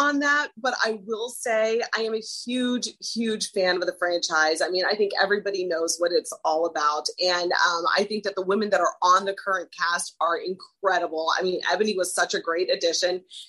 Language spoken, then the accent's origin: English; Midwest, United States; now in New York, United States; I was born and raised in the Midwest, which like those are my roots. But I am a New Yorker.